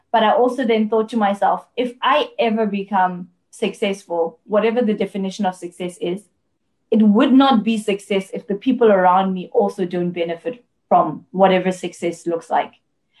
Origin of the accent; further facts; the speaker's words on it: Polokwane, Limpopo, South Africa; She lives in a rural area, not too far from where I grew up in Polokwane.